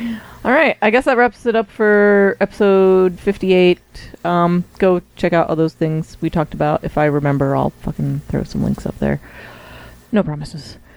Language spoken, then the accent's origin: English; Pennsylvania, United States; We all grew up pronouncing it sherbet. Oops. Yeah. It's fine. We're from central Pennsylvania.